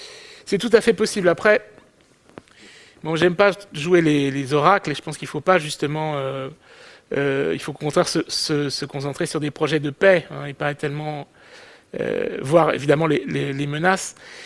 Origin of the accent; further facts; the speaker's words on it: France; et je le dis, je suis français, mais c'est ainsi